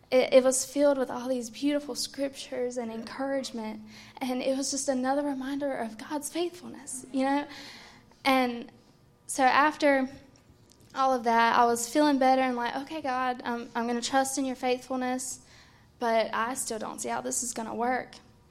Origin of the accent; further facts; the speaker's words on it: North Carolina, United States; I'm from North Carolina